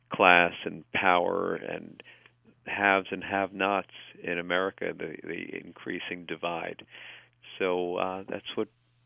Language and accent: English; East Coast, United States; I grew up in on the East Coast, outside New York, in a diverse community during a diverse during a challenging time in the 60s and 70s